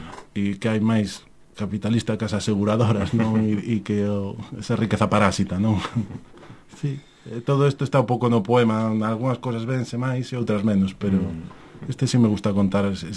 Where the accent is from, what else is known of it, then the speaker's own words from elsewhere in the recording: Galicia, Spain; na Ulloa, que é de onde son eu. Non de Palas de Reis, non de Monterroso, pero sí de Sabisbarra.